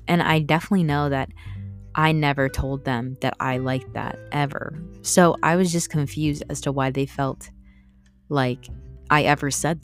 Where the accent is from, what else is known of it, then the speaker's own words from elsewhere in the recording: Philippines; I'm from the Philippines, as you guys know.